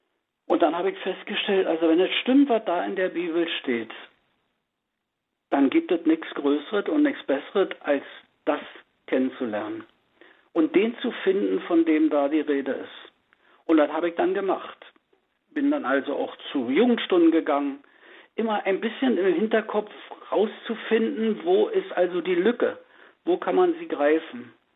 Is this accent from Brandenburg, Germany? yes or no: yes; Brandenburg an der Havel, Brandenburg, Germany; now in Oranienburg, Germany